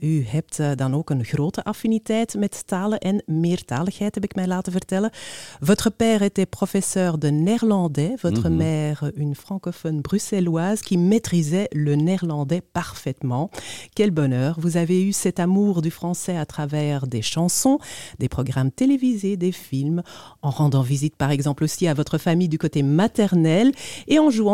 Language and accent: Dutch; Flanders, Belgium; Ik werk ondertussen al bijna 20 jaar in de media, geboren en getogen in Vlaanderen, maar wel ondergedompeld in de schoonheid van verschillende talen. Gevormd door een multiculturele achtergrond met een Franstalige Vlaamse vader, geboren in Congo, een Nederlandstalige Vlaamse moeder, geboren in Antwerpen